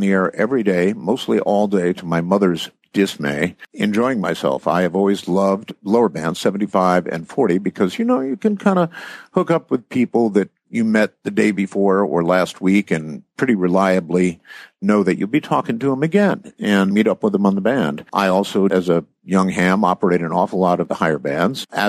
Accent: Camp Lejeune, North Carolina, United States; born there; My dad was a retired colonel from the Marine Corps, and I was born on Camp Lejeune in North Carolina.

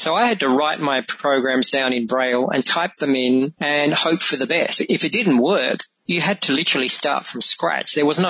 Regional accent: Adelaide, South Australia, Australia; now in Tasmania, Australia; No, actually, I grew up in Adelaide, which is the capital of South Australia. So if you can imagine Australia, the mainland, that's the south-central state of Australia. We only moved to Tasmania about 4 years ago.

